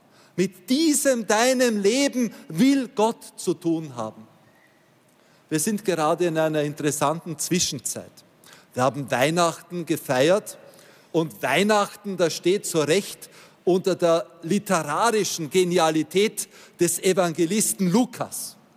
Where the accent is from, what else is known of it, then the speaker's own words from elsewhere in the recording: Austria; zumindest bei uns in Österreich